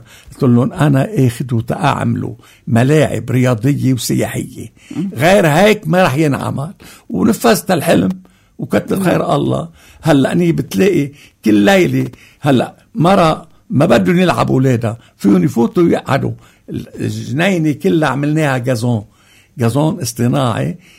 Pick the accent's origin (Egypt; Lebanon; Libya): Lebanon; Fanar, Mount Lebanon; قلت له ما نحن ضيعتنا كان اسمها الإبارية، وعيام الرئيس شمعون الخور يوسف عون والشيخ يوسف غصوب الله يرحمهم اثنينهم اشتغلوا الليل والنهار ولغيوا الإبارية وسموها فنار